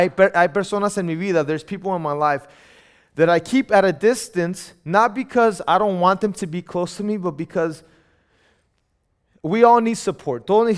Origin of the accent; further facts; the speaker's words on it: Mexico; Somos mexicanos, muchos aquí, nos gusta el aceite, amen.